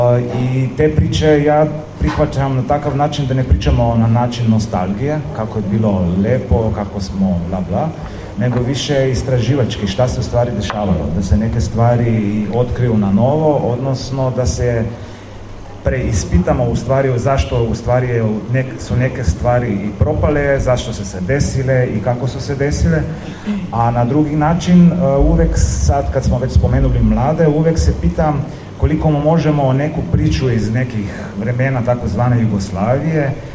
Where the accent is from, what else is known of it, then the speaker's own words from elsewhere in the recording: Nova Gorica, Goriška, Slovenia; ja sam odrastao u Novoj Gorici